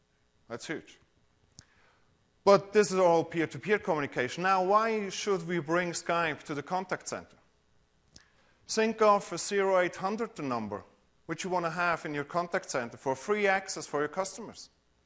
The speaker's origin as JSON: {"language": "English", "country": "Switzerland", "said": "But as I said, I'm from Switzerland."}